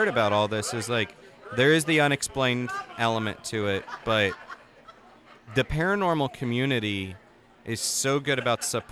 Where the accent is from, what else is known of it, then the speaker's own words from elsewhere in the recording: Orlando, Florida, United States; But I'm originally from Orlando.